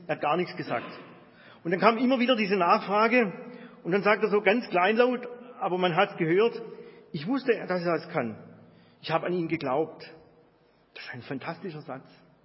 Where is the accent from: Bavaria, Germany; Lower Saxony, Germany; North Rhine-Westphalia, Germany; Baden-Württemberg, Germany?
Baden-Württemberg, Germany; Hegnach; Als ich in der 8. Klasse ungefähr war, ist bei uns zu Hause in Hegnach in unserem Dorf eine kleine Schwimmhalle errichtet worden.